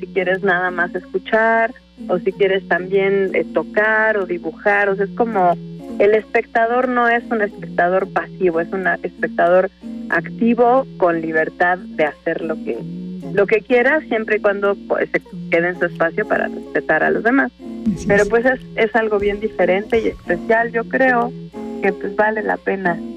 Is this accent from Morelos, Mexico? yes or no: yes; Cuernavaca, Morelos, Mexico; Es realmente como una, pues es bien bonito porque yo soy de Cuernavaca, entonces es muy chido poder como regresar a casa